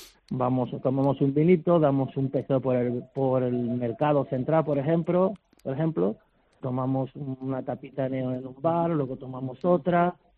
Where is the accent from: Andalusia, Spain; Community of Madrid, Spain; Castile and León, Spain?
Andalusia, Spain; Málaga; somos de Málaga y de Málaga.